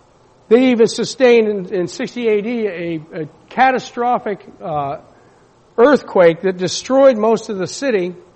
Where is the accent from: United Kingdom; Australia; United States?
United Kingdom; England; I'm from England.